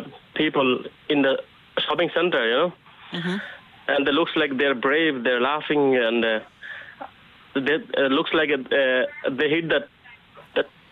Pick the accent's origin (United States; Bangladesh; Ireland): Bangladesh; Yeah, I'm from Bangladesh, yeah.